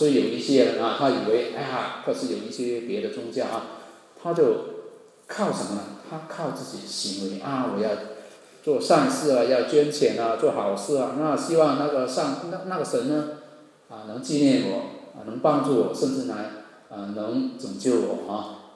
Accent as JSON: {"language": "Chinese", "country": "Hong Kong", "tie": "born or raised there", "said": "我是在一个教会的学校啊，我老家是香港啊，有很多教会的学校"}